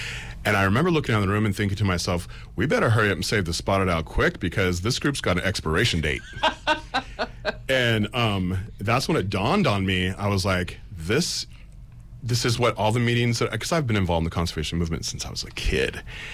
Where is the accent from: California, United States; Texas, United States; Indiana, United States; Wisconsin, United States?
California, United States; I'm from the Bay Area, so I'm used to a multicultural, multiracial surroundings. And so when I moved up north